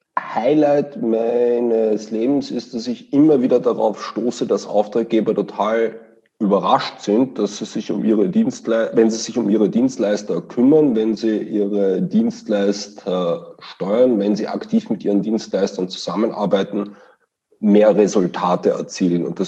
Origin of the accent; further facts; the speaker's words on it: Vienna, Austria; accent: Viennese; now in Osnabrück, Germany; Ich komme aus Wien und kann das auch nicht verleugnen.